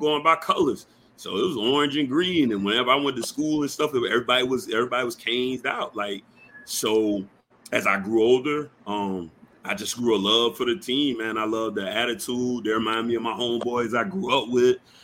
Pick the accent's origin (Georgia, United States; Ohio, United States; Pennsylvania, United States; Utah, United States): Georgia, United States; Savannah; also born or lived in Pensacola, United States; because I'm from Savannah, Georgia, born and bred, lived here most of my life. I moved down to Florida, down in the Panhandle for a little while, out in Pensacola area.